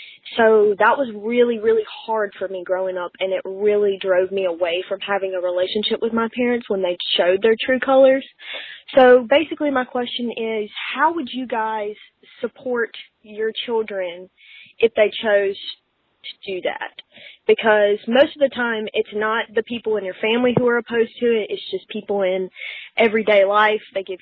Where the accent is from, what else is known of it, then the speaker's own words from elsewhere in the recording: Mississippi, United States; I am 19 years old, and I'm from Mississippi, and yes, everything you've heard about Mississippi is true. It really sucks, but I've lived here my whole life